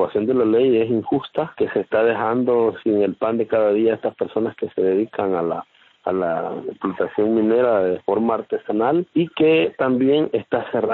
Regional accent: El Salvador; como pueblo salvadoreño

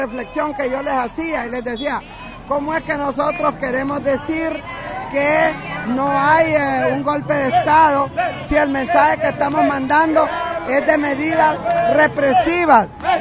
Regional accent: Honduras; yo creo que nosotros tenemos como hondureños que defender nuestros derechos humanos

